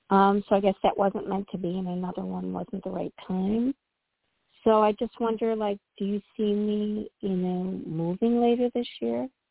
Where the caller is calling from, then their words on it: Illinois, United States; Hi, I'm calling from Illinois.